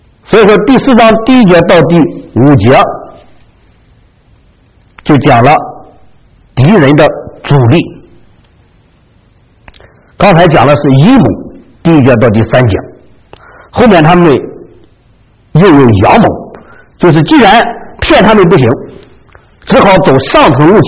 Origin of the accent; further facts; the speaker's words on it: China; 这就像我们中国人所讲的那样，亡我之心不死